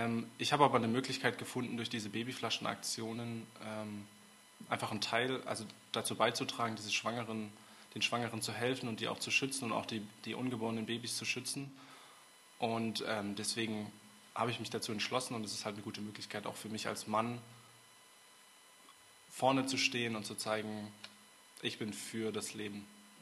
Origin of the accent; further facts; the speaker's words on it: Heidelberg, Baden-Württemberg, Germany; Ich komme aus Heidelberg und gehe dort auch in die Calvary Chapel.